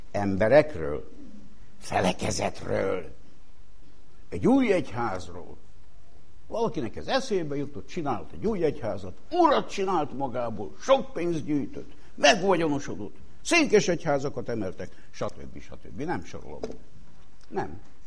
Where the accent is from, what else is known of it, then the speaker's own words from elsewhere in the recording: Hungary; olyan missziómunkások, akik részben Magyarországról jöttünk át